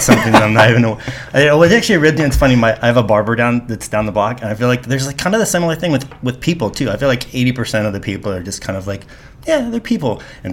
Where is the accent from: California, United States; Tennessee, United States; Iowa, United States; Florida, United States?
California, United States; Carpinteria; now in New York City, United States; Basically, Carpinteria, where we did our last podcast. So I moved literally from my parents' garage to New York City, and originally for 6 months, and now it's been 20 plus years.